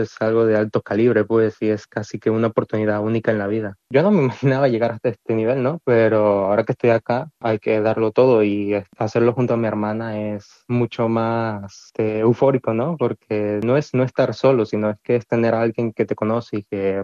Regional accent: Venezuela; moved away; yo soy el menor de la familia. Yo tengo 18 años. Mi hermana tiene 28. Y bueno, salimos de Venezuela principalmente por una situación de criminalidad y inestabilidad económica.

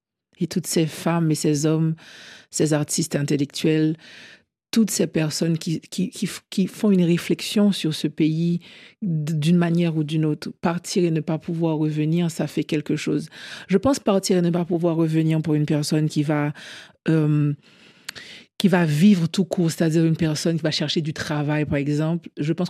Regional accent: Port-au-Prince, Ouest, Haiti; je viens d'une ville qui n'existe plus, techniquement. Pour moi, Port-au-Prince n'existe plus.

